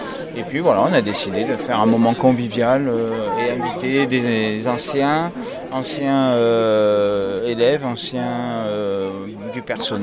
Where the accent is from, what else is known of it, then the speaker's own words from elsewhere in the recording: Provence-Alpes-Côte d'Azur, France; Et moi, je suis originaire de Provence.